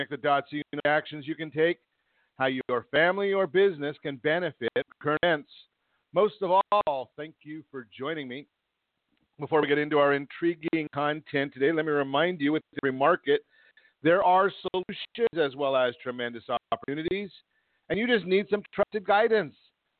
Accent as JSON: {"language": "English", "town": "Los Angeles", "region": "California", "country": "United States", "tie": "born or raised there", "said": "Growing up in Los Angeles, I must admit, nothing in the sports world in the Boston area am I a fan of."}